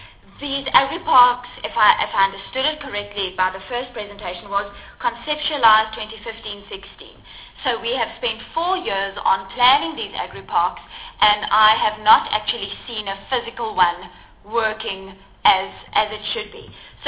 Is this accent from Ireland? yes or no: no; Free State, South Africa; I come from the Free State.